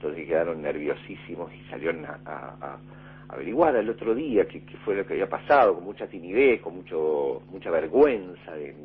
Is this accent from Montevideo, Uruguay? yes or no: yes; Montevideo, Uruguay; yo siempre fui y soy irremediablemente montevideano.